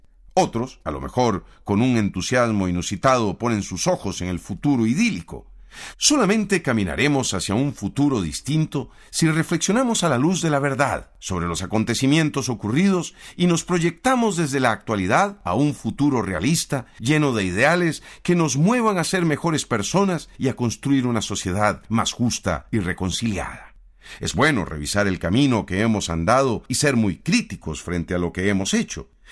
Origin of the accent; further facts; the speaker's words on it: Costa Rica; Como comunidad costarricense, el año que iniciamos se presenta lleno de expectativas y retos.